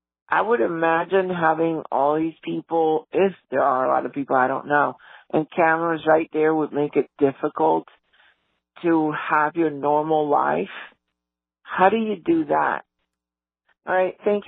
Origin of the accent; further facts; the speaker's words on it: Florida, United States; I'm from Florida.